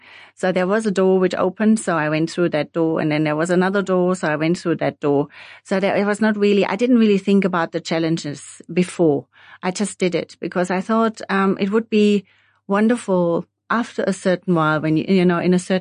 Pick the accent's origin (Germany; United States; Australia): Germany; now in Namibia; I'm actually from Germany.